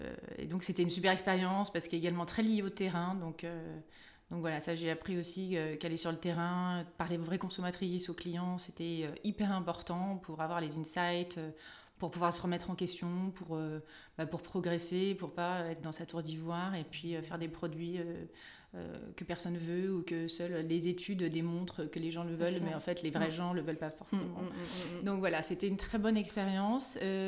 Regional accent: Lyon, Auvergne-Rhône-Alpes, France; Plus spécifiquement du Cantal, donc de Mauriac, qui est la sous-préfecture du Cantal. Et donc moi, j'ai grandi à Lyon parce que mon papa était commissaire de police.

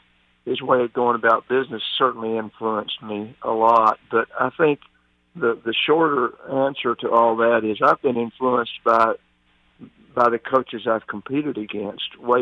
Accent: Knoxville, Tennessee, United States; I grew up in Knoxville.

